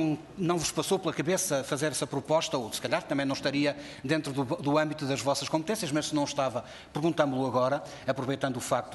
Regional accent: Norte, Portugal; Eu sou transmontano duriense

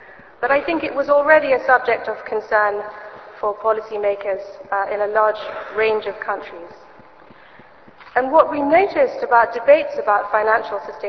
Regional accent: England, United Kingdom; I come from England, I felt completely at home.

